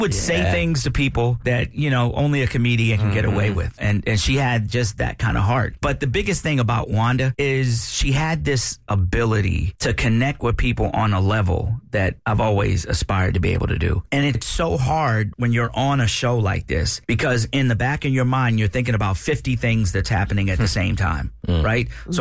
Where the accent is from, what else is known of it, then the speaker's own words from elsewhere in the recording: Florida, United States; Now, I grew up in South Florida. I'm the animal whisperer